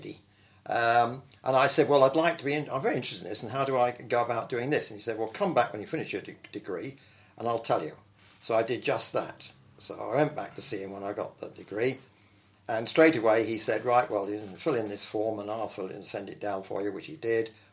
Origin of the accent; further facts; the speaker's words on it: Dulwich, London, United Kingdom; born there; I was born in Dulwich